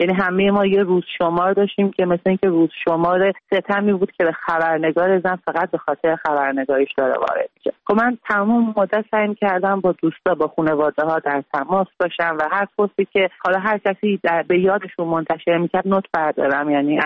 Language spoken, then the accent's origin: Persian; Iran; منم یه زن ایرانی ام که در طول به دنیا اومدم و با وجود همه محدودیت‌های جمهوری اسلامی که روی همه جنبه‌های سن تاثیر گذاشته بود بزرگ شدم.